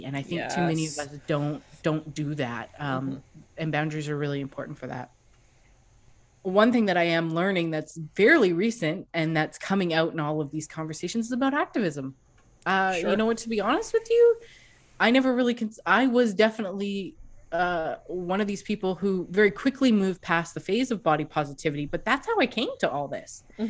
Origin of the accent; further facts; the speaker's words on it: Canada; Hey, I'm a Canadian. We talk about mosaics all the time.